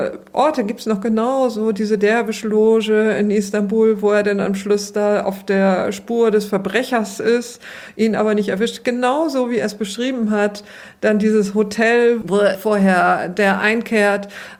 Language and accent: German; Bremen, Germany; ich bin in der Neustadt groß geworden und damals lagen noch die Binnenschiffe an der Weser